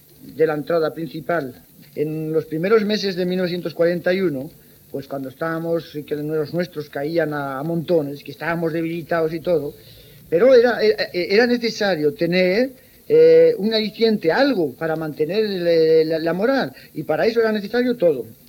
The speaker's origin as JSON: {"language": "Spanish", "country": "Spain", "said": "La impresión que nos producía a los deportados cuando llegamos al campo de Mauthausen, y en particular nosotros a los españoles, era algo impresionante"}